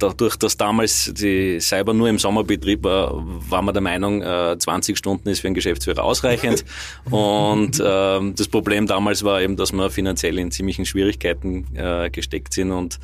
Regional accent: Graz, Styria, Austria; Ich bin aus Graz, Also bin in Graz aufgewachsen

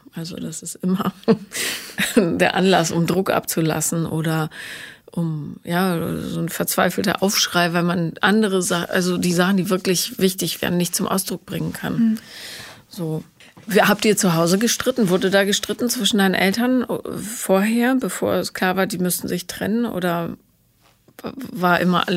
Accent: Bonn, North Rhine-Westphalia, Germany; weil ich bin ja in Bonn aufgewachsen

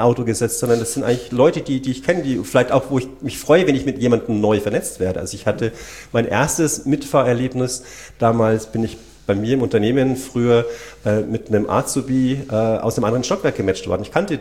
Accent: Seefeld, Bavaria, Germany; Ich komme aus Seefeld.

